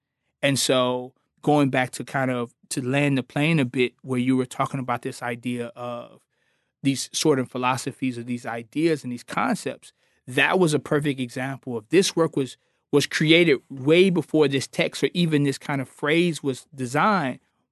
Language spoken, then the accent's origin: English; Houston, Texas, United States; And so in particular, I'm from Houston, and John Biggers was an artist who started the art department at Texas Southern in Houston. And particularly his work was well known in the area that I lived in. Like he lived down the street from where I grew up.